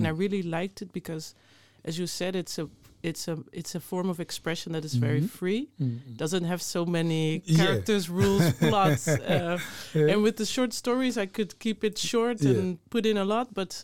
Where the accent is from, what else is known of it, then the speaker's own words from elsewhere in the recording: Netherlands; growing up in the Netherlands and feeling cast out as well in, I guess, in the literary world